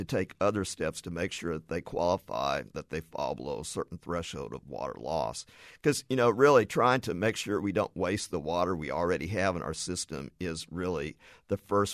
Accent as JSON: {"language": "English", "town": "Houston", "region": "Texas", "country": "United States", "tie": "born or raised there", "said": "My hometown of Houston has a lot of leaks from burst pipes every year because of the type of soil."}